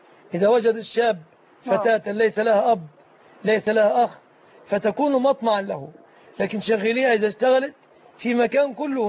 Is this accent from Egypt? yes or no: yes; Egypt